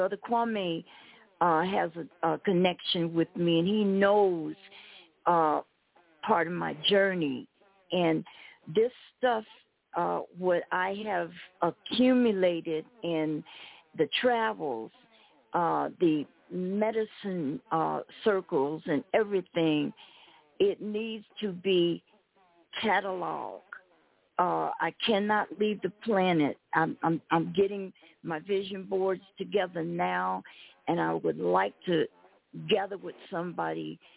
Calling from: Fort Huachuca, Arizona, United States; I'm thinking, I'm out here in stolen land in Arizona, Cochise County, Fort Huachuca

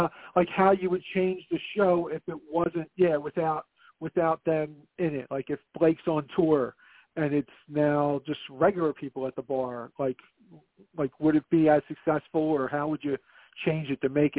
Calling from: Philadelphia, Pennsylvania, United States; calling from Philadelphia.

